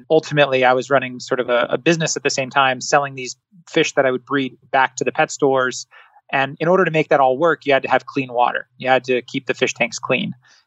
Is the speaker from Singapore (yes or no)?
yes; Singapore; I grew up in Southeast Asia. So well before even knowing where Philadelphia was on a map, I was growing up in, you know, the small island nation of Singapore